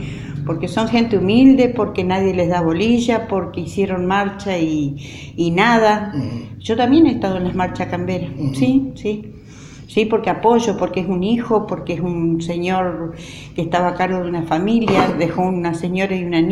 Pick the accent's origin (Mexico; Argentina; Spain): Argentina; Garabato, Santa Fe; yo soy de Garabato, tengo mis raíces ahí, tengo todos, primas, todo.